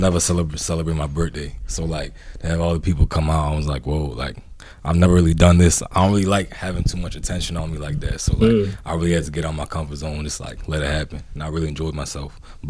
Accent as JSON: {"language": "English", "town": "Baltimore", "region": "Maryland", "country": "United States", "tie": "born or raised there", "also_born_or_lived": "Atlanta, United States / Cameroon", "said": "So I was born in Atlanta, came to Maryland for a little bit, went back, went to Cameroon for a couple years. I came back, moved to Baltimore when I was like 5 years old."}